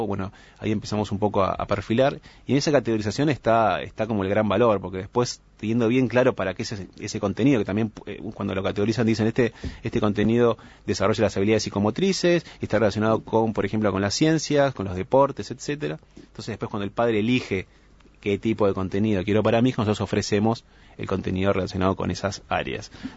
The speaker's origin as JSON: {"language": "Spanish", "country": "Uruguay", "said": "nos invitaron a nosotros como uruguayos"}